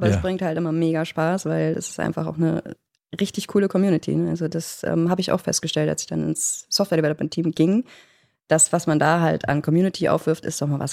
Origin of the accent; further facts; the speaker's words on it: Northern Germany, Germany; Ich fühle mich eigentlich als Norddeutscher ganz heimisch zu, zwischen den Fischen.